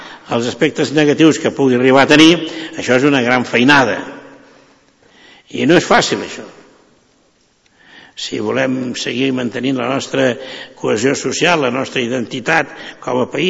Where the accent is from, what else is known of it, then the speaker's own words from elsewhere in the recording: Catalonia, Spain; ells tenen la sensació de que nosaltres ens hem afeblit, com a catalans.